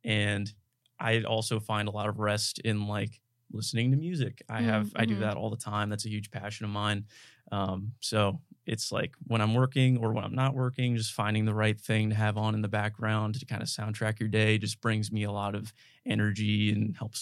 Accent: Virginia, United States; moved away as an adult; I'm initially from the Shenandoah Valley, and I moved here for school in the fall of 2017.

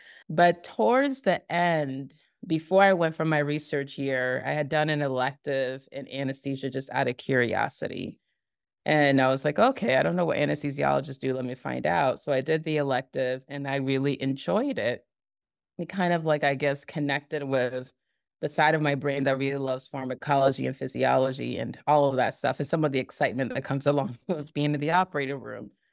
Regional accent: Ghana; I'm originally from Ghana, so I saw it in various forms.

